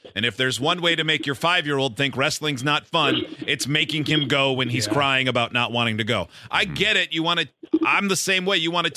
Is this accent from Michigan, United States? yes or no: yes; Michigan, United States; also born or lived in Arkansas; I'm a retired firefighter from Arkansas, and I now live in my hometown in the Upper Peninsula of Michigan.